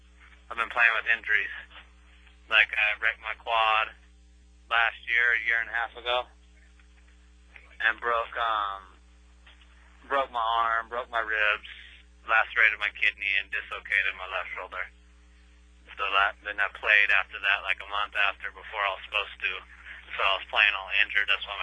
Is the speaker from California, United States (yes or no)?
yes; Rio Linda, California, United States; I'm from Rio Linda, California. I'm 24.